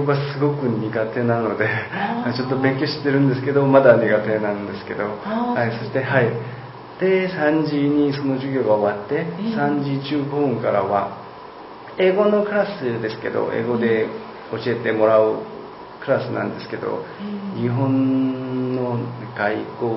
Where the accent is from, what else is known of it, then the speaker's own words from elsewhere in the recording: South Korea; first language Korean; Japanese is a second language; 韓国語はもちろ なんか母国語なんで、はい、すごくなんかよくわかるから、あんまり考えなくても話せるんですけど、日本語はそんな風にはまだならなかったので難しいです